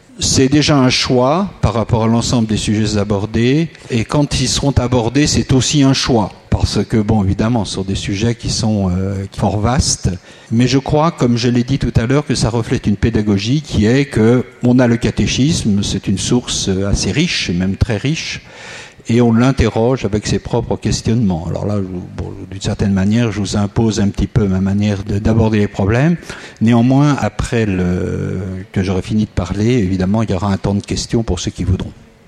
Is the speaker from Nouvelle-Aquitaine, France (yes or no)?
yes; Bordeaux, Nouvelle-Aquitaine, France; je suis de Bordeaux et je suis membre de la communauté de l'Emmanuel.